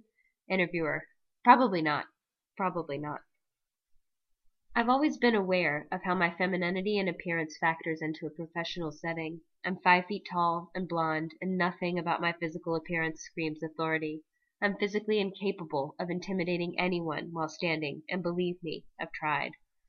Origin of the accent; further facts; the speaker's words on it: the South, United States; Growing up in the South under Reagan and the woman as second-class citizen culture did nothing to bolster my self-regard.